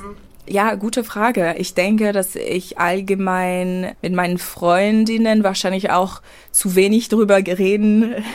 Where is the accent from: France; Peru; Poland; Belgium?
France; German is a second language; moved away as an adult; now in Munich, Germany; ich komme ursprünglich aus Frankreich und bin seit 2017 in München.